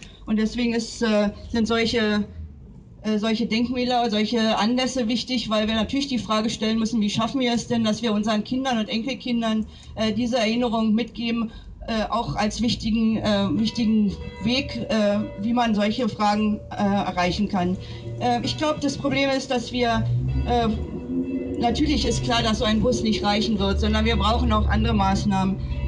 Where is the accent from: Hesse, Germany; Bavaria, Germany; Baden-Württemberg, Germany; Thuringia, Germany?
Hesse, Germany; Eschborn; Stolpersteine, die gerade in meiner Heimatstadt in Eschborn verlegt wurden